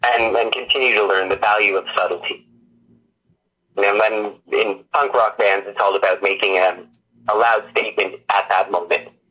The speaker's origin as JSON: {"language": "English", "town": "Scarborough", "region": "Ontario", "country": "Canada", "tie": "born or raised there", "said": "I grew up in Scarborough, which is technically part of Toronto, although, I mean, a lot of people might argue otherwise. So most of my life I spent in the strip malls in the suburbs."}